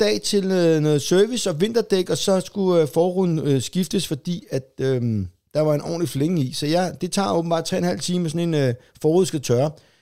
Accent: Solrød Strand, Zealand, Denmark; Jeg cyklede over en time rundt i Solrød Strand, hvor jeg har været, hvor jeg voksede op i 18 år.

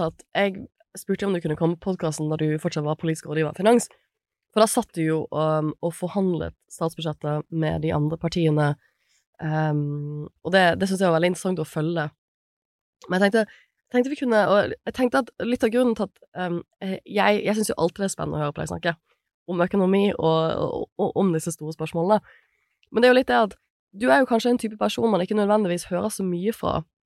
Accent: Bergen, Vestland, Norway; som bergenser så hadde jeg vært veldig sjeldent inne på Trønderdebatt

